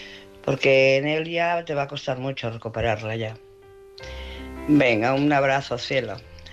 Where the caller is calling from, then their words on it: Barcelona, Catalonia, Spain; de Barcelona.